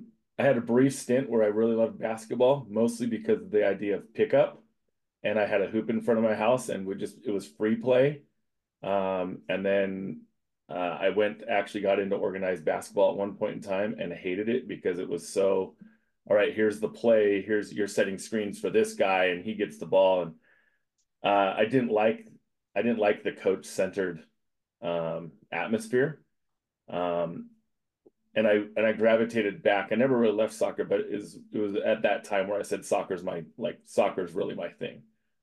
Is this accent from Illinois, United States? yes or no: no; California, United States; I grew up in Southern California.